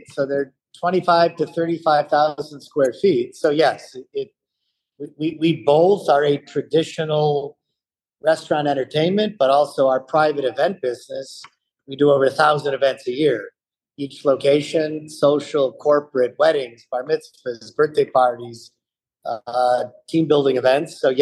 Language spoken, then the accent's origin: English; Cleveland, Ohio, United States; also born or lived in Manhattan; Well, I grew up in Cleveland. I bowled as a small kid, enjoyed bowling, leagues with friends, certainly took dates bowling as the years went on. After business school, I spent 4 years in Manhattan, late 80s